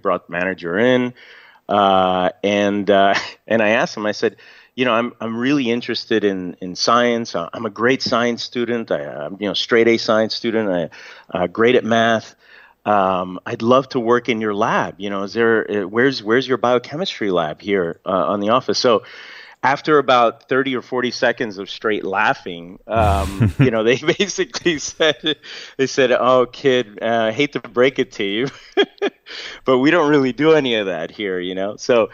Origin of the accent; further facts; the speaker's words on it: North Bergen, New Jersey, United States; I grew up in Jersey, in North Jersey, so North Bergen.